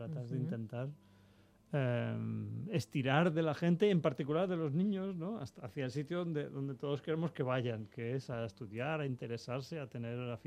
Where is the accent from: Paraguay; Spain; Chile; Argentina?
Spain